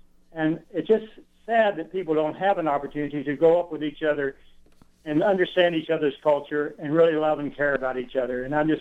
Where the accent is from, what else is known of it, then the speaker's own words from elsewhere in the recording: Danville, Kentucky, United States; I grew up in Danville, Kentucky, and there were three very prominent Jewish families in Danville